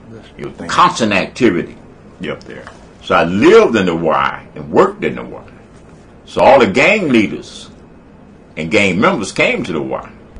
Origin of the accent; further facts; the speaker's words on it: Houston, Texas, United States; Yeah, I was raised on Ship Channel.